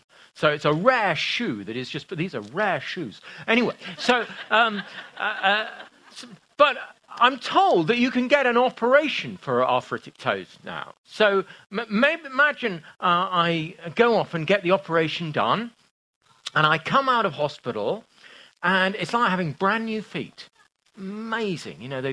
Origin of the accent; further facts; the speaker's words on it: England, United Kingdom; And so one of the Americans said, you know, oh, where are you from? We said, you know, if we're from England.